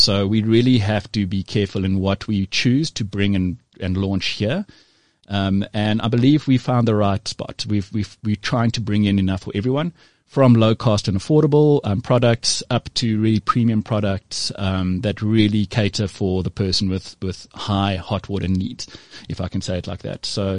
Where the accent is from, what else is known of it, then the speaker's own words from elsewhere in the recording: South Africa; So the rest, we're all South African